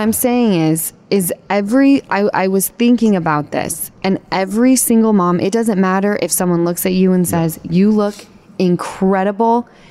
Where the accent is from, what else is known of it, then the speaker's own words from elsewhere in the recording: Utah, United States; now in Los Angeles, United States; We grew up in Utah together. Okay. She's in New York. I'm in LA.